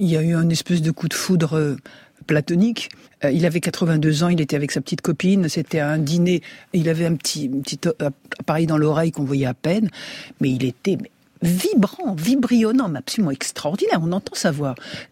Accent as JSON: {"language": "French", "town": "Algiers", "region": "Algiers Province", "country": "Algeria", "tie": "born there", "said": "je suis né à Alger"}